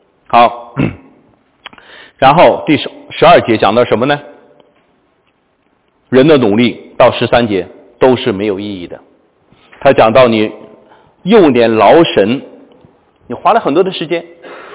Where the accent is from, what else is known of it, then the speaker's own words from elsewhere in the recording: China; 我们中国人讲到飞来的横祸啊